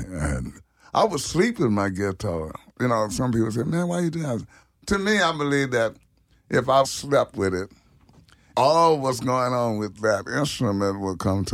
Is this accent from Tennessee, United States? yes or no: no; Louisiana, United States; I grew up in the Garden District up on Durban, between First and Second.